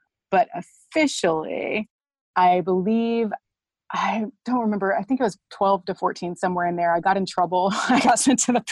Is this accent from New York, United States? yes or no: no; Oklahoma, United States; I had to learn my value because I grew up in Oklahoma